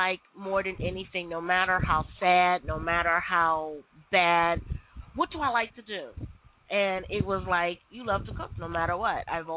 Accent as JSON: {"language": "English", "town": "Philadelphia", "region": "Pennsylvania", "country": "United States", "tie": "born or raised there", "said": "I was born at Roxburgh Memorial Hospital. I lived in Manayunk mm-hmm. majority of my life."}